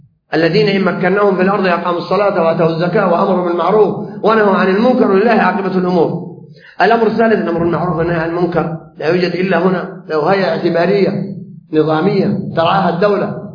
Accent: Saudi Arabia

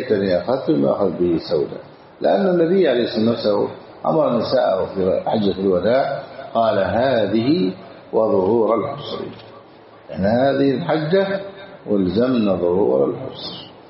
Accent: Egypt

